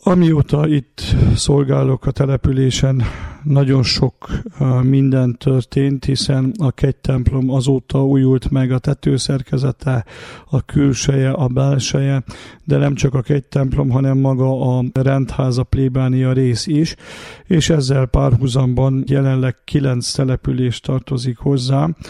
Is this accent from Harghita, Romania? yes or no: yes; Ditrău, Harghita, Romania; én származok a legközelebbről, tehát ugye határon túlról, Gyergyó Szent Miklós mellett az egyik faluból, Gyergyó Ditróból. Ma is közel ilyen 5000 főt számláló település.